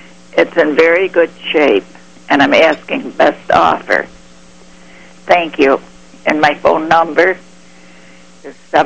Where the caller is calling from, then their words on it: Silver Spring, Maryland, United States; Silver Spring.